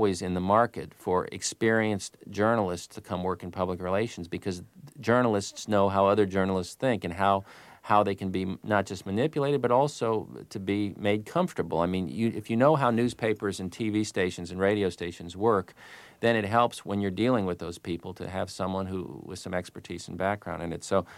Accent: Florida, United States; Well, I got to say that when in Florida, growing up in Florida and seeing it's a place of immense beauty

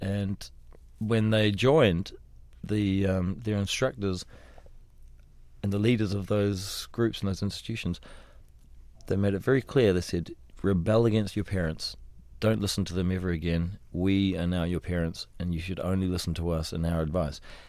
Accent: New Zealand; Because I'm from New Zealand. We're not necessarily into doing that sort of thing. We're too polite to want to be the bad boys of cinema.

